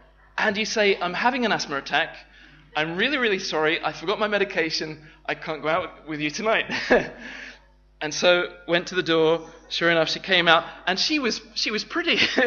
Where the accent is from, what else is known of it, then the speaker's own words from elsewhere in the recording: Watford, East of England, United Kingdom; I'm from Watford. Well, I'm kind of from a village in between the two, but I picked Watford because that's my football team.